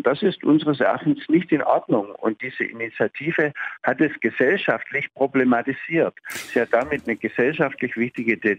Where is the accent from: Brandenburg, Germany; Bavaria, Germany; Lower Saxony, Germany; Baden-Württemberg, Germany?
Baden-Württemberg, Germany; Stuttgart; now in Berlin, Germany; Also ich bin ja aus Stuttgart.